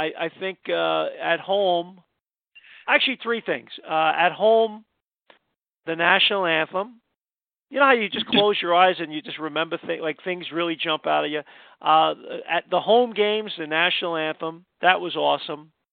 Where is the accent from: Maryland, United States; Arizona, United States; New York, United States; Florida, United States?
New York, United States; Brooklyn; because I'm from Brooklyn and Nathan's.